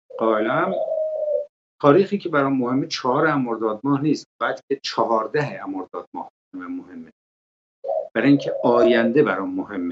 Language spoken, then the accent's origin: Persian; Iran; من به عنوان یک ایرانی